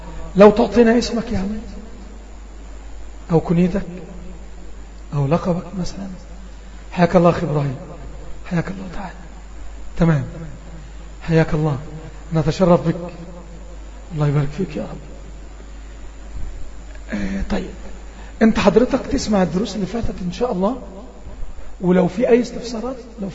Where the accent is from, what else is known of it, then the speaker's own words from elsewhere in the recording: Egypt; احنا عندنا في مصر عارفين الكلمة دي كويس قوي.